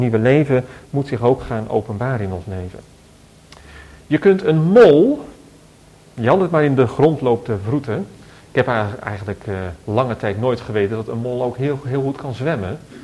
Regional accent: Alphen aan den Rijn, South Holland, Netherlands; In Alphen op het Lyceum stond dat ook, waar ik opgegroeid ben.

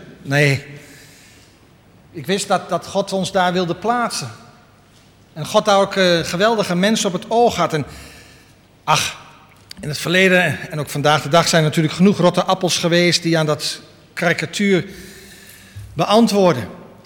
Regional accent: Westerhaar, Overijssel, Netherlands; En bij ons in Westerhaar heb je 3 familienamen die heel veel voorkomen.

